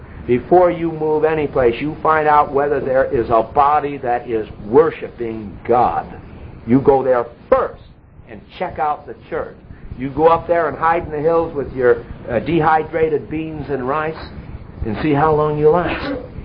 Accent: New England, United States; Now, I come from New England. New Englanders are independent.

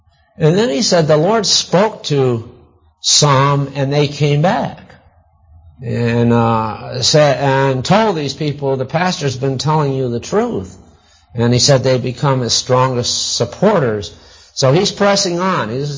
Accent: Portland, Maine, United States; born there; I was born in Portland, Maine, lived on … Avenue in South Portland, though it wasn't named after us.

